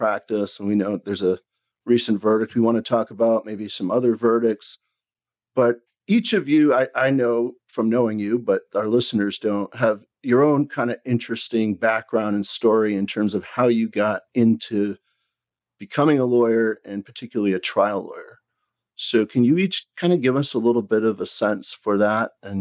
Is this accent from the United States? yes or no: yes; Maine, United States; Not only are they terrific trial lawyers from my home state of Maine